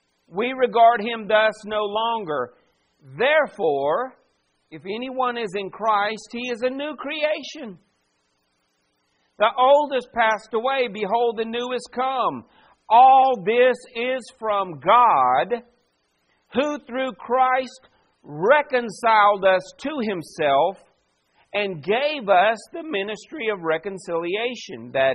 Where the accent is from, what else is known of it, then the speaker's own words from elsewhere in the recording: the South, United States; Now, that doesn't change the fact that I'm from the South. It doesn't change the fact that I have less melanin than other people. It doesn't change the fact that I'm American.